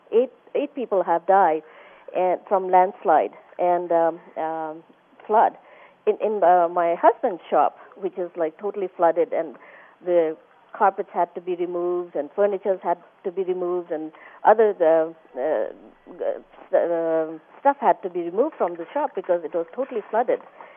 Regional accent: Bagmati, Nepal; I come from Kathmandu Valley, and that place is supposed to be relatively much more safer than other places in Nepal

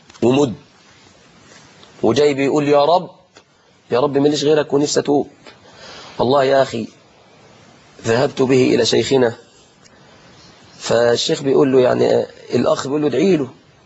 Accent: Egypt; في بلادنا مصر وفي بلادنا العربية والإسلامية

